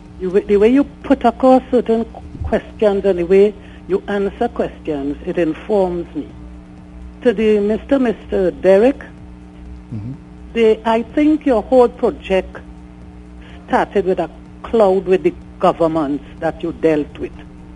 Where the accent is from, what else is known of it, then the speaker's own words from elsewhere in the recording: Saint James, Jamaica; born there; I live in the Waterhole Cookerit area, and I have been living here for past 50 years, and I was born in St. James.